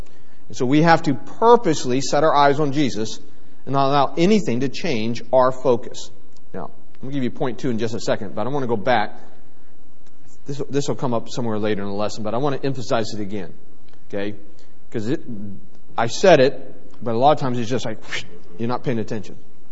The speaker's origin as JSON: {"language": "English", "town": "Cleveland", "region": "Ohio", "country": "United States", "said": "We're from Cleveland. He kind of sticks in your mouth to say, Pittsburgh."}